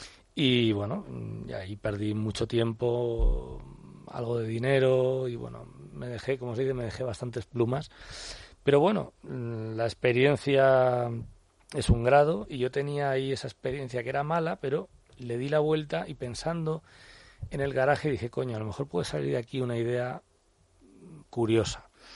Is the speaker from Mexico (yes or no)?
no; Bilbao, Basque Country, Spain; yo soy bilbaíno, con lo cual estoy en mi casa, estoy en mi tierra